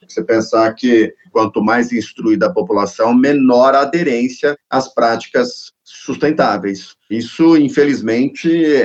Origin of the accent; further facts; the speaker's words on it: Brazil; a gente como brasileiro aqui tem que se lamentar